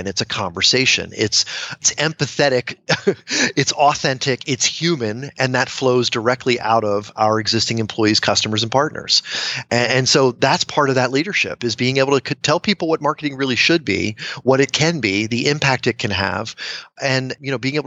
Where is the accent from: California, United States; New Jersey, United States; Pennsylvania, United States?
Pennsylvania, United States; Reading; Like I always say, I'm from Reading, Pennsylvania, and so is